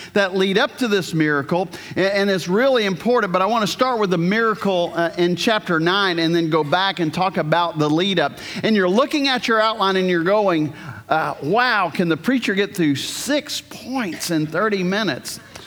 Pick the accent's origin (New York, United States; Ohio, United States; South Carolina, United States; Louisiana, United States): Louisiana, United States; New Orleans; I often talk about Hurricane Katrina, my hometown. You know, God, there's a lot of sin in New Orleans, and that's true. Having grown up there, there's a lot of sin in New Orleans.